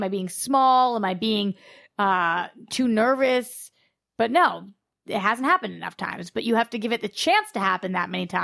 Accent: Boston, Massachusetts, United States; now in Los Angeles, United States; I never used to be like this when I came from Boston, but now that I've been out in LA, I so am.

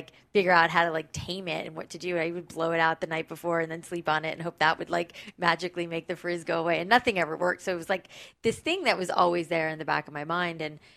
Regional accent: Florida, United States; I mean, I grew up in South Florida where it was like, you know, humid, frizzy hair central

